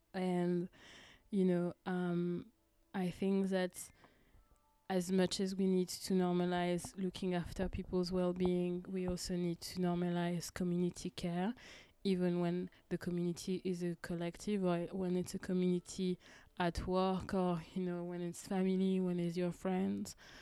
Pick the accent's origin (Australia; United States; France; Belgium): France; English is a second language; moved away as an adult; now in United Kingdom; Bear in mind that I was raised in France. I lived in France until I was 18. And when I turned 18, after I finished, I guess, the equivalent of high school, lycée in France, so I did my baccalaureate, I decided to come to the UK.